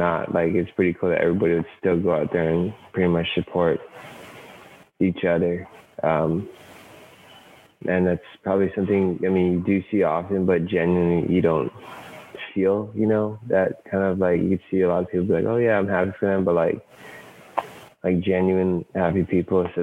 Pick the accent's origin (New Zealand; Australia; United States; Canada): United States; Hawaii; And I'm from Hawaii, so I don't know if that's saying much or anything.